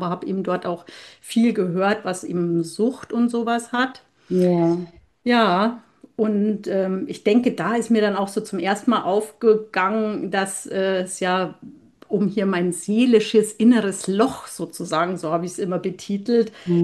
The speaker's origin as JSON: {"language": "German", "region": "Bavaria", "country": "Germany", "moved": "yes", "lives_now": "Berlin, Germany", "said": "ich komme aus Berlin. Ursprünglich natürlich eher aus Bayern, aus dem Süden. Das hört man ja vielleicht noch an meinem Dialekt. Aber ich bin jetzt schon seit 20 Jahren in Berlin."}